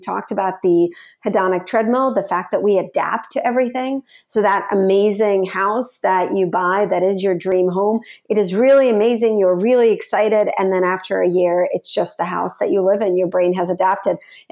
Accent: United States; this gift that my parents gave me of growing up in America and being able to build my life here.

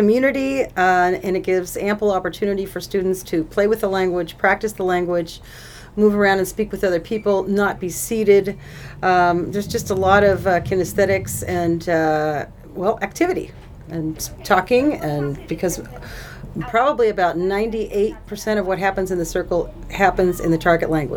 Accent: Los Angeles, California, United States; also born or lived in Mexico City, Mexico; now in Brookings, United States; I grew up in Los Angeles and moved here from Mexico City, which was really a shock.

